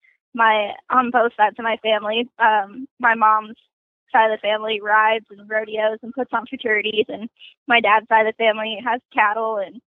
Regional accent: Colorado, United States; I'm from Colorado. I'm about 30 minutes north of Denver.

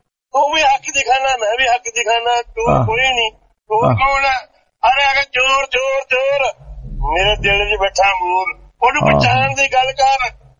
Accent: Dod, Punjab, India; ਦੇਖੋ ਮੇਰਾ ਪਿੰਡ ਡੋਡ ਹੈ ਜਿੱਥੋਂ ਦਾ ਮੈਂ ਰਹਿਣ ਵਾਲਾ

